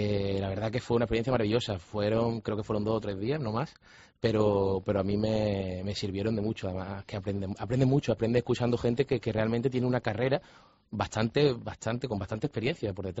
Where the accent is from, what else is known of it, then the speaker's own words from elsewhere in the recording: Rincón de la Victoria, Andalusia, Spain; a mí me gusta mucho correr por el paseo marítimo del Rincón de la Victoria, que es de donde yo soy